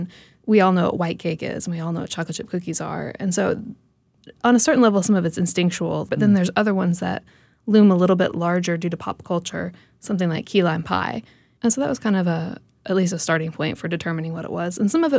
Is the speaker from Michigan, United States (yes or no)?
no; Kentucky, United States; So for me, growing up in Kentucky, sweet potato pie was a tremendously important dessert that we always had around the holidays